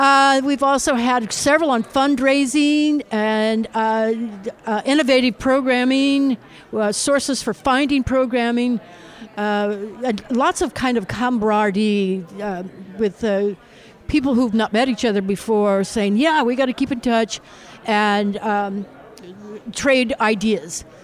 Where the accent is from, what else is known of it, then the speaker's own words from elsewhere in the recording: United States; Aha, I'm American, I said process, not process.